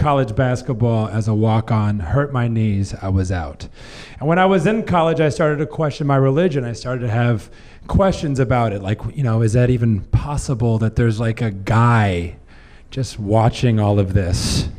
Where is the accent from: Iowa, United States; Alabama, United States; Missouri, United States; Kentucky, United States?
Missouri, United States; I grew up in South Missouri in the Bible Belt